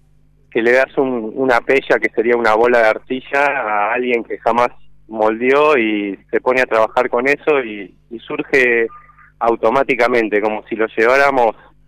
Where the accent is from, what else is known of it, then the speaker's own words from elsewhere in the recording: El Bolsón, Río Negro, Argentina; yo que soy de Bolsón